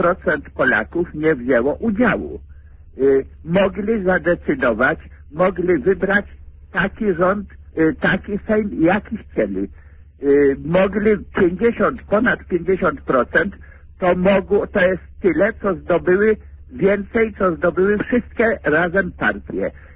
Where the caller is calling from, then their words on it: Warsaw, Masovian Voivodeship, Poland; Jestem z Warszawy.